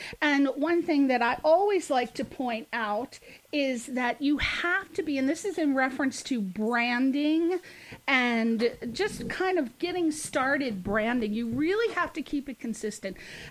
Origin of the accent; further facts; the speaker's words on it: East Coast, United States; I'm Irish from the East Coast. We talk dirty.